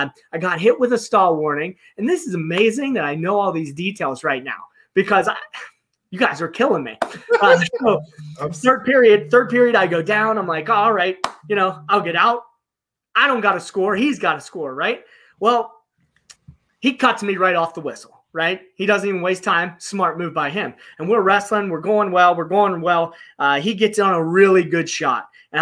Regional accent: Connellsville, Pennsylvania, United States; And I think just from being from Connellsville, growing up in Connellsville, it's easy to relate to these guys.

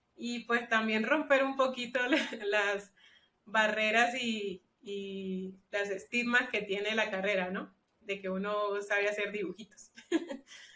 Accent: Valledupar, Cesar, Colombia; born there; now in Bucaramanga, Colombia; soy colombiana, vivo en la ciudad de Bucaramanga, aunque nací en la ciudad de Valledupar.

